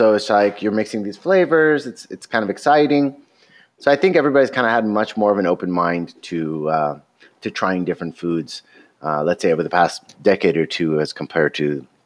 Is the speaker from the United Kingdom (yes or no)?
no; Alabama, United States; when I grew up in Alabama when I was a kid, if like you met another Persian, it was kind of a big deal.